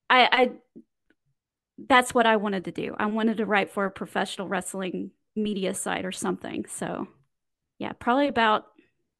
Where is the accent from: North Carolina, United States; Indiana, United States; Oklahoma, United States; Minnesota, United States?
Indiana, United States; Well, I'm originally from the southern Indiana area, kind of right across the river from Louisville, Kentucky. I was born there.